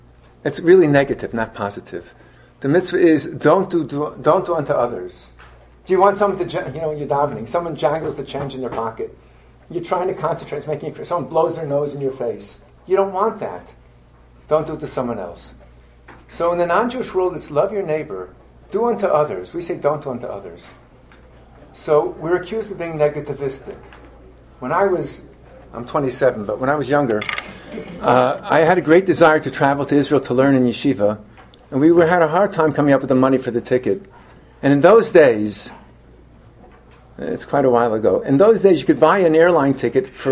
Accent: Vienna, Austria; I'm originally from Vienna. I still have relatives there.

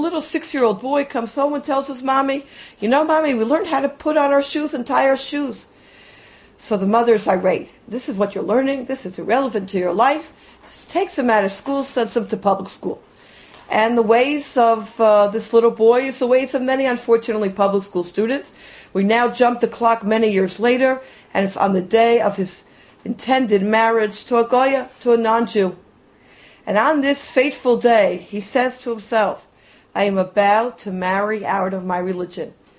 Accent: New York, United States; The way I define the sticks, being a New Yorker, is anywhere outside of New York.

